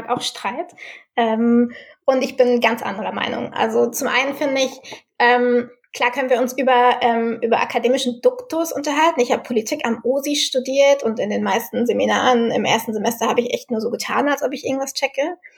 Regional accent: Germany; born there; in Deutschland geboren.

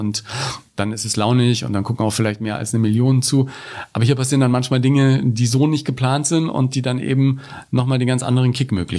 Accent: Ebern, Bavaria, Germany; wir haben als Kinder in Ebern in Franken mit zwei Kassettenrekordern uns

